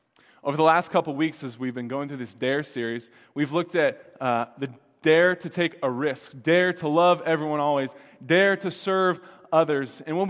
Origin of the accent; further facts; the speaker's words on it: Ohio, United States; So I'm from Ohio, and if you're not aware, Ohio is really cold in the winter